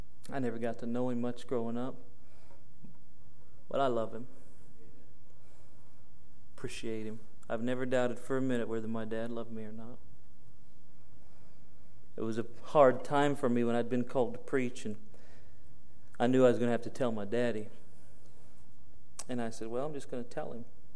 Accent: Jasonville, Indiana, United States; also born or lived in Bloomington, Indiana; I'm thankful that I was born in Bloomington, Indiana. I'm thankful that my family moved to Greene County, Indiana. I love having grown up in Jasonville, Indiana.

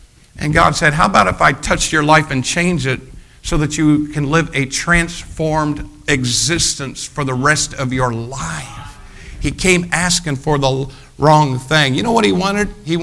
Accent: United States; I don't apologize for being American. I'd rather live in this country than any other country in the world.

